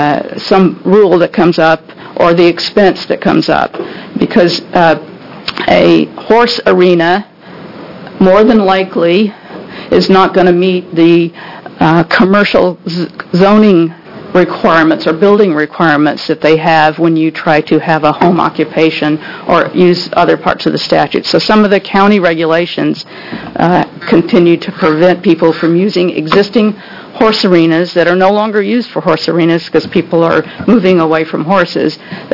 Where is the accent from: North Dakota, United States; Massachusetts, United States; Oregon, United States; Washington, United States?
Oregon, United States; Silverton; I'm from Silverton, Oregon.